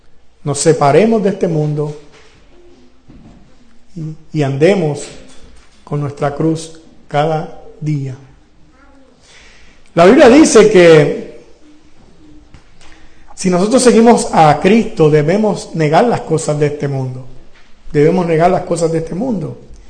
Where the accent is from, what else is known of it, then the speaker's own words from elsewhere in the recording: Puerto Rico; porque yo soy puertorriqueño, hablo un inglés malo y ellos hablan alemán